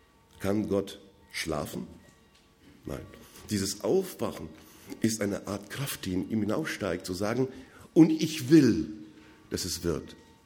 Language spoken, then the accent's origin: German; Odesa, Odesa Oblast, Ukraine; German is a second language; Ja, ich komme aus der Odessa, nicht?